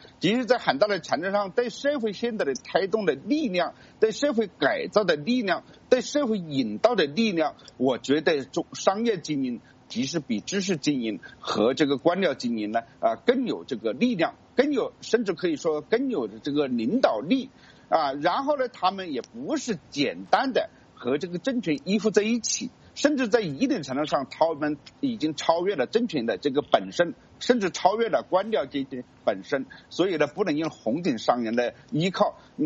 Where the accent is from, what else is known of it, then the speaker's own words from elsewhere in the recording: China; 其实我们中国人也没几个不是草根人物，对吧？